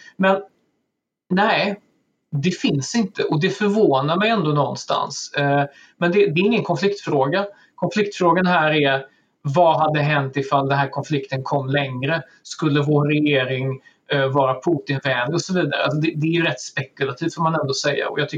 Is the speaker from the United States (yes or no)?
no; Sweden; Det är det som förvånar mig som svensk, liksom i bemärkelsen att det är den svenska offentligheten jag följer och som jag deltar i.